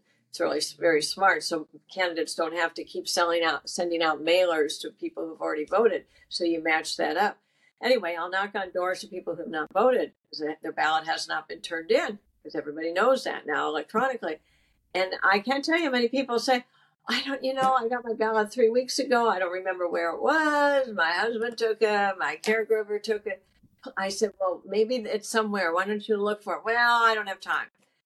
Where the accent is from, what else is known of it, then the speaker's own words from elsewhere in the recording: Chicago, Illinois, United States; born there; I was born in Chicago.